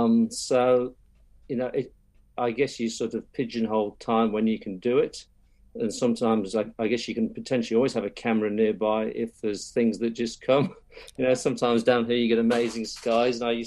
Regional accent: England, United Kingdom; now in New Zealand; So, look, I'm obviously from England originally, and when I came to New Zealand

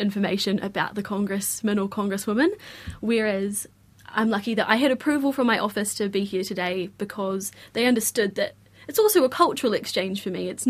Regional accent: New Zealand; as a New Zealander

